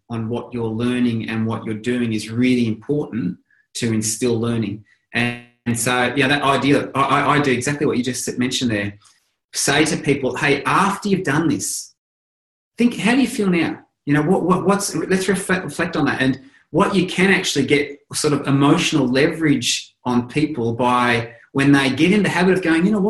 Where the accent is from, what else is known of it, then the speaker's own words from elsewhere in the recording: Australia; So, you know, well, I'm Australian, but everyone calls us Aussies as a case in point.